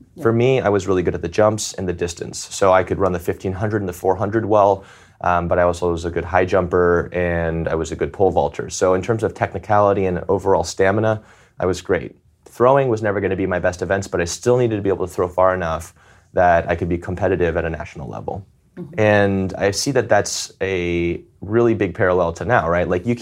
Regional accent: Atlanta, Georgia, United States; growing up in Atlanta where, you know, it was great weather, then going to South Bend

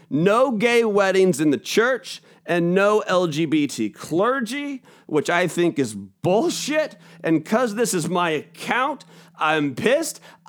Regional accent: Spokane, Washington, United States; I even growing up in Spokangeles, I was my parents' firstborn kid

